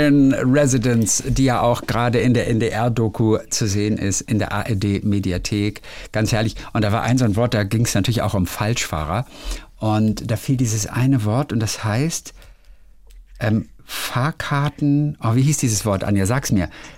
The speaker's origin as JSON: {"language": "German", "region": "Vienna", "country": "Austria", "said": "Bei uns in Wien, da sagen wir eine Erschleichung von Leistung."}